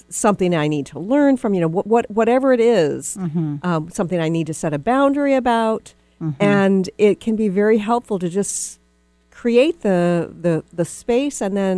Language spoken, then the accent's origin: English; Texas, United States; Most people don't know that I'm from Texas, but I am from Texas.